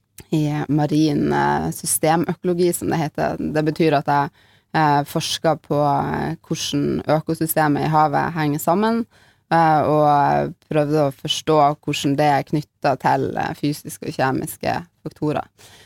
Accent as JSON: {"language": "Norwegian", "town": "Lofoten", "region": "Nordland", "country": "Norway", "tie": "born or raised there", "said": "Ja, jeg født og oppvokst i Lofoten, opp med Vestfjorden, og med nær tilgang til både fjell og ikke minst hav"}